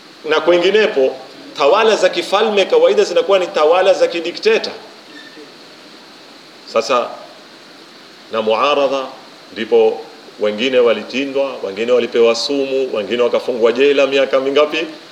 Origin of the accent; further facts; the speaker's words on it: Kenya; Sijui usemi huu huku unatumika kule kwetu Kenya, watumika huo.